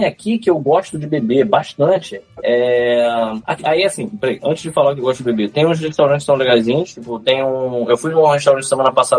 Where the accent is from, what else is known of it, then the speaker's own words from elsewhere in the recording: Rio de Janeiro, Brazil; now in Petrópolis, Brazil; Tipo, eu sou do Rio de Janeiro.